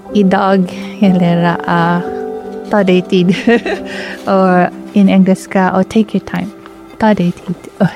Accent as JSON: {"language": "Swedish", "country": "Philippines", "second_language": "Swedish", "moved": "as an adult", "lives_now": "Sweden", "said": "och jag kommer från Filippinerna."}